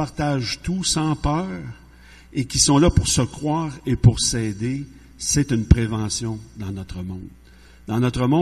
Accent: Shawinigan, Quebec, Canada; On est de la Mauricie, je suis de Shawinigan, René de Trois-Rivières.

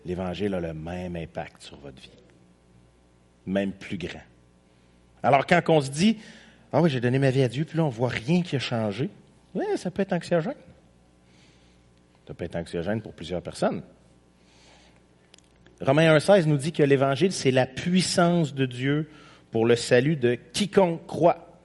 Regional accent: Quebec, Canada; en tant que bon Québécois.

